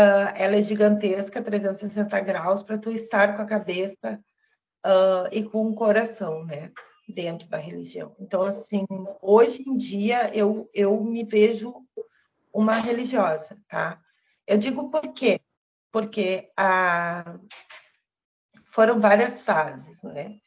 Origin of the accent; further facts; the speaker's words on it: Rio Grande do Sul, Brazil; Bem, eu sou aqui do Rio Grande do Sul, moro em Lajeado, moro aqui em Lajeado há 20 anos já.